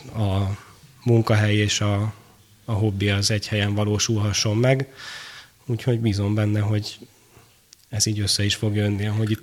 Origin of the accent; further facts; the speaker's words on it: Budapest, Hungary; de hát én magamat budapestinek mondhatom és vallhatom. A 12. kerületben nőttem föl